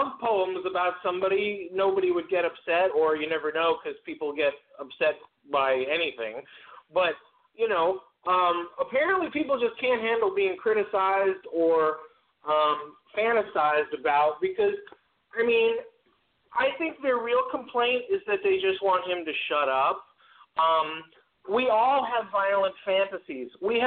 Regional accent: New York, United States; I'm from New York. I'm a big boy. I can take criticism.

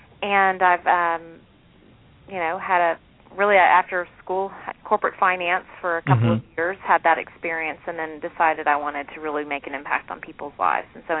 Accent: Dallas, Texas, United States; Well, I am from Texas, from Dallas, and currently live there with my family. I actually live in the same community where I was raised, which is wonderful.

